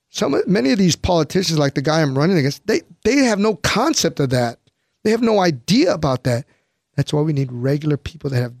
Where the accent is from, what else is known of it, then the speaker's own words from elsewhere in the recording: National City, California, United States; I'm going to run for the district I grew up in. I grew up in National City.